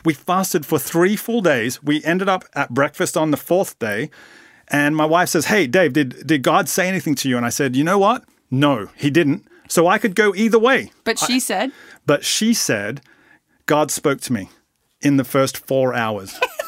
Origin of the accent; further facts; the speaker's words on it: Australia; now in Atlanta, United States; I'm actually from Australia, which when you think about it, Australia is the real South. So that's why I feel right at home here in Atlanta, Georgia.